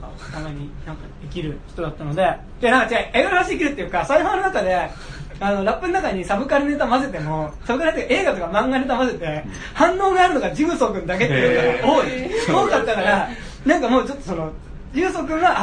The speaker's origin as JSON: {"language": "Japanese", "region": "Tokyo", "country": "Japan", "tie": "born or raised there", "said": "東京生まれ東京育ちのこのシティボーイの俺が"}